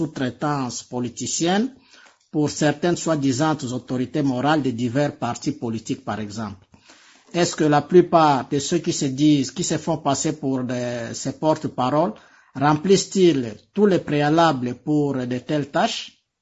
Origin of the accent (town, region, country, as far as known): DR Congo